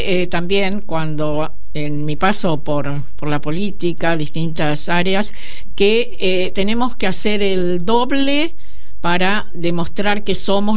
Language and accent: Spanish; Rojas, Buenos Aires Province, Argentina; born there; debe ser también porque soy una pueblerina, yo nací en Rojas, provincia de Buenos Aires, y entonces todo lo que implique vida de pueblo me atrae